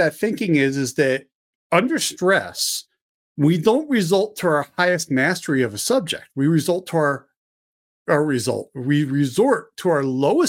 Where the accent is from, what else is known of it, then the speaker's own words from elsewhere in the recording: Philadelphia, Pennsylvania, United States; now in Montana, United States; I grew up just outside of Philly. And it was so funny when I moved to Montana, and this is where I got my first concealed carry permit.